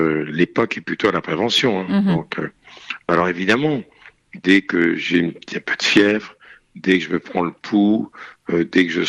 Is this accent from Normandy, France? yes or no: yes; Normandy, France; J'ai grandi dans le milieu médical et j'ai vu quand j'étais gamin les dégâts dans la France profonde de Normandie des années 50-60